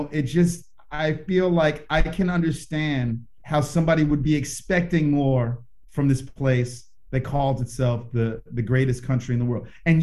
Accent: New York City, New York, United States; also born or lived in Los Angeles; Well, I grew up in New York City, and then I lived in Los Angeles for 14 years before coming out here.

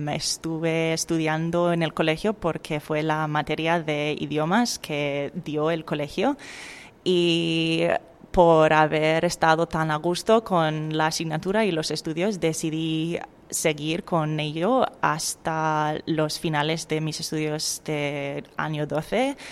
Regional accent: Brisbane, Queensland, Australia; Spanish is a second language; Sí, soy de Brisbane.

